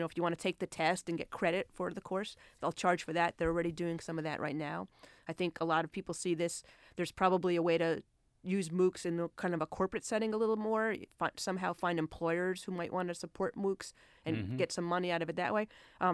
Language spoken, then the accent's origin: English; New Jersey, United States; And I'm also from New Jersey, so that resonated with me.